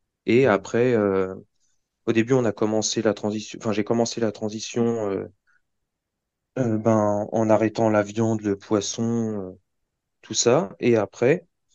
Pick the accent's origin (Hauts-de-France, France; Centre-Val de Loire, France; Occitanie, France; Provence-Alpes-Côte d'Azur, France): Centre-Val de Loire, France; Tours; Je suis originaire de Tours et je me suis remis au rap il y a 4 ans maintenant.